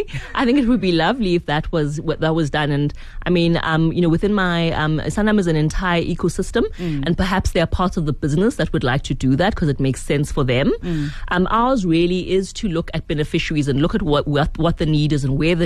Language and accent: English; Soweto, Gauteng, South Africa; I grew up in Soweto.